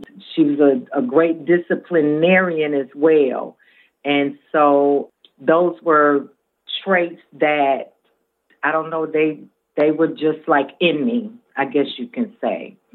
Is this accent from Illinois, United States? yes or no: yes; Chicago, Illinois, United States; Well, I was born and raised in Chicago, born into a family of eight, three girls and five brothers, mother and father in the household.